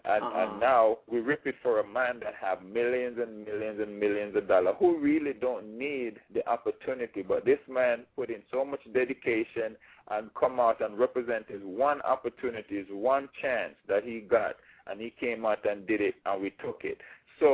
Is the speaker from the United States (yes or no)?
no; Jamaica; Again, I'm from Jamaica.